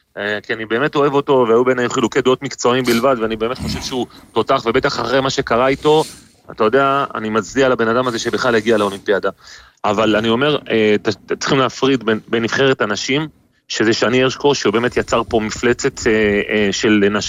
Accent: Bnei Brak, Tel Aviv District, Israel; אגב, זה המקום שאני גדלתי בו, פרימו.

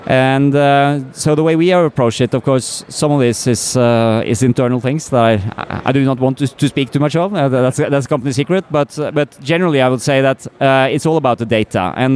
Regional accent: Norway; I'm from Norway, and my background is as a lawyer, actually.

